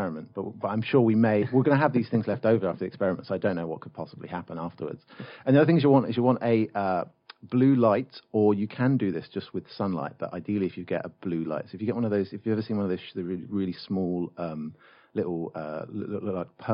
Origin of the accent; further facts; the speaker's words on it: England, United Kingdom; Nick and I met over a crowded room and bonded over the fact that we're English